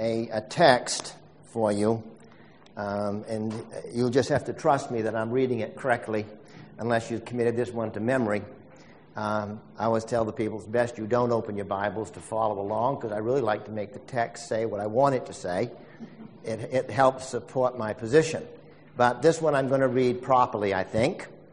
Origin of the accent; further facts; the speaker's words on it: United States; I am from the United States.